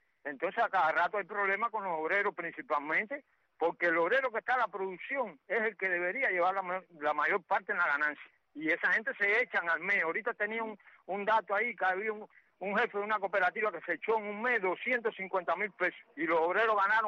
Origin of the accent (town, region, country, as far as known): Cuba